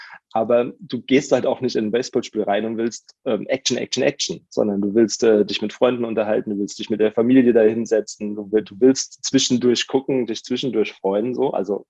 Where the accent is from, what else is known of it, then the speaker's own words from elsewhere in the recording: Mainz, Rhineland-Palatinate, Germany; Ich bin ja auch Mainzer, genau.